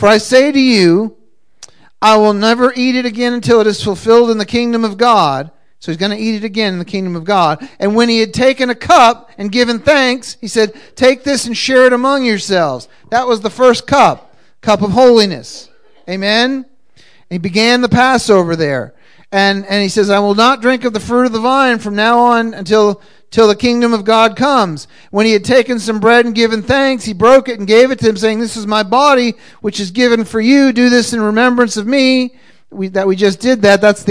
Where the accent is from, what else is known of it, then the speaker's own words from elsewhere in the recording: Boston, Massachusetts, United States; I came from Boston, moved all over the world, traveled all over the world, left my family, left my whole family behind.